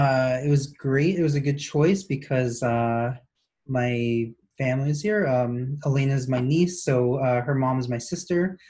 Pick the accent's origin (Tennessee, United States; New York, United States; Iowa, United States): New York, United States; I also liked that I grew up in New York. So NYU was pretty close to home, to my parents' house.